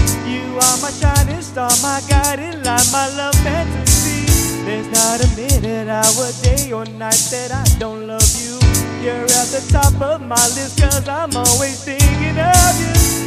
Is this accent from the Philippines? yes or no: yes; Philippines; I'm Filipino, this is normal for me.